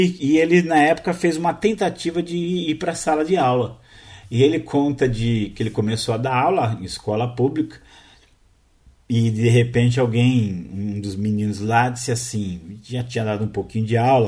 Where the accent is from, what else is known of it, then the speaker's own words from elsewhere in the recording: São Vicente, São Paulo, Brazil; born there; contando a história da cidade onde eu nasci, que é São Vicente.